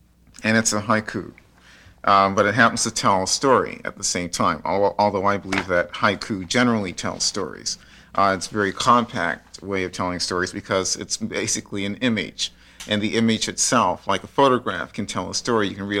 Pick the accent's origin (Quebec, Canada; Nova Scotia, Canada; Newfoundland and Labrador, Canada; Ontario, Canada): Nova Scotia, Canada; Halifax; also born or lived in Windsor Plains, Canada; My own background's from a black community in Windsor Plains, Nova Scotia. That's where I was born. I grew up in Halifax in the black community here in the North End.